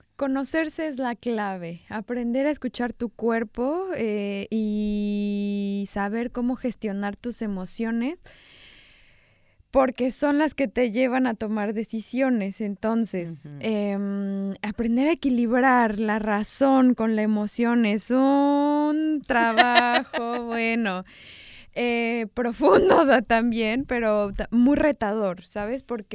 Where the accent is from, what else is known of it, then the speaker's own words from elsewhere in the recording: Mexico; born there; ¿Por qué nací en México? ¿Por qué nací siendo mexicana?